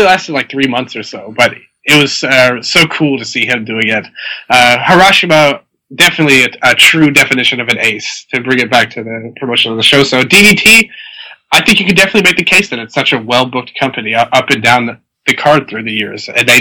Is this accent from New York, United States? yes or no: no; Tennessee, United States; but it's funny because I'm from Tennessee, so I could have gone to Ara Lucha.